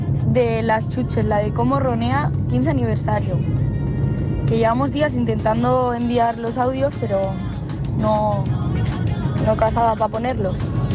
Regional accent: Sabadell, Catalonia, Spain; Soy de Sabadell.

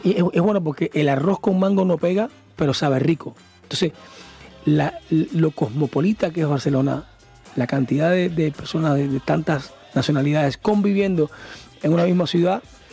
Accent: Cuba; como cubano, decir, si puedo luchar por ellos, lo voy a hacer siempre, hasta el día que me vaya.

